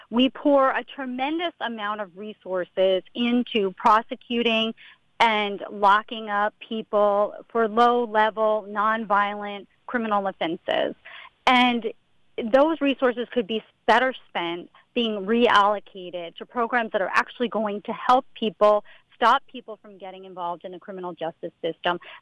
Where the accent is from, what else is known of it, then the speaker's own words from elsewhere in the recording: Massachusetts, United States; I grew up in Berkshire County. I graduated from Taconic High School.